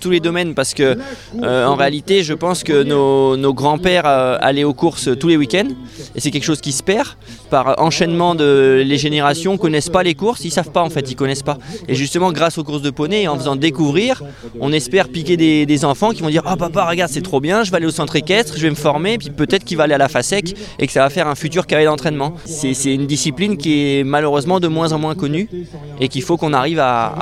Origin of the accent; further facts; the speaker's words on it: Pays de la Loire, France; Alors moi je suis originaire de la campagne juste à côté, c'est pour ça que j'ai commencé chez Emmanuel ma carrière. Et puis la vie faisant, je suis installé à Châteaubriant, entre Rennes, Angers et Nantes, dans l'ouest